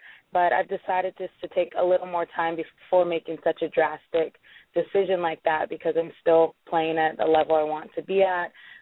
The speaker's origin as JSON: {"language": "English", "town": "Honolulu", "region": "Hawaii", "country": "United States", "tie": "born or raised there", "said": "Well, born and raised in Honolulu, Hawaii. Fortunately, that is a big volleyball state."}